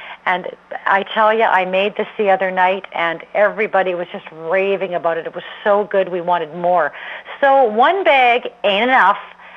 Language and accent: English; Canada; Well, being Canadian, and we are proud to be Canadians after the Olympics